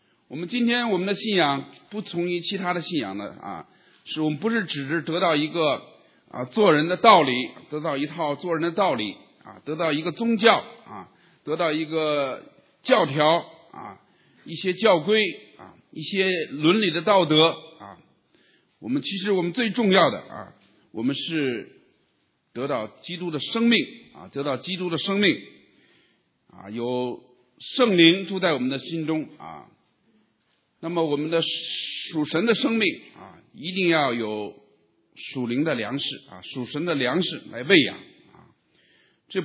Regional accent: China; born there; 我们出生在中国过去这个接生婆小孩一出生他就攥着他的腿

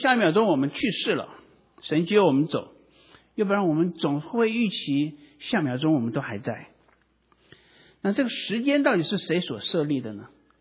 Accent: China; 我们中国人过这个旧历年哈

